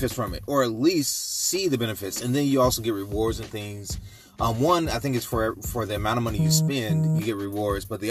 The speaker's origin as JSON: {"language": "English", "region": "East Coast", "country": "United States", "tie": "born or raised there", "lives_now": "Seattle, United States", "said": "of restaurants here in the Washington kind of Seattle area that are similar to what I'm used to or I grew up around back on the East Coast."}